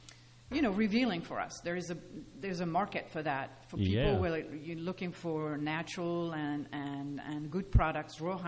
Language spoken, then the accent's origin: English; France; English is a second language; moved away as an adult; now in United States; So, as you can hear by my accent, you know, we moved from France 20 years ago.